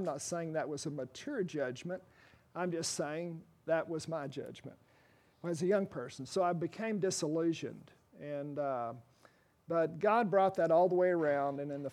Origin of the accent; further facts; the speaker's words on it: Oklahoma, United States; I'm a child of the church. I grew up in Oklahoma, and a big part of my life growing up was church life.